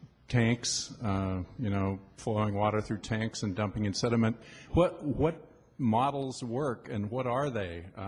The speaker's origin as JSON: {"language": "English", "town": "Los Osos", "region": "California", "country": "United States", "said": "from Los Osos"}